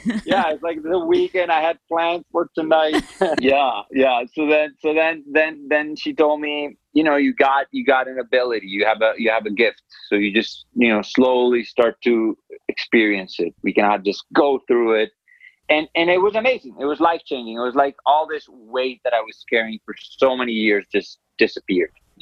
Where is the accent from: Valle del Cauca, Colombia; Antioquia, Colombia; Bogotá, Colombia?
Antioquia, Colombia; Medellin; I grew up in Colombia, in Medellin, Colombia, in the 80s and 90s.